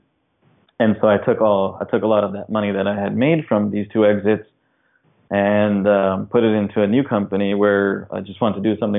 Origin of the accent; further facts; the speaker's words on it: Edison, New Jersey, United States; I was born in Jersey, New Jersey. I was born in Edison, New Jersey. And so I grew up, you know, in America with the American dream.